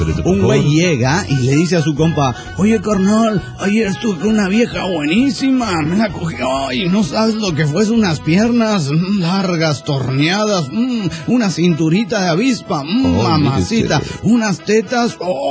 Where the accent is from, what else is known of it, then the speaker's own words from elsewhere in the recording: Axochiapan, Morelos, Mexico; de Axochiapan, Morelos, México.